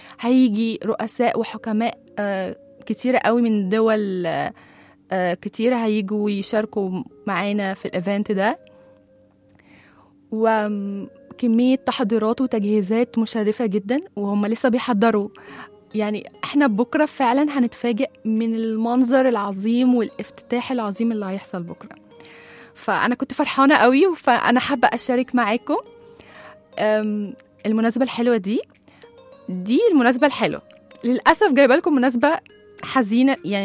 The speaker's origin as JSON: {"language": "Arabic", "country": "Egypt", "said": "مبسوطه ان انا مصريه وفخوره جدا"}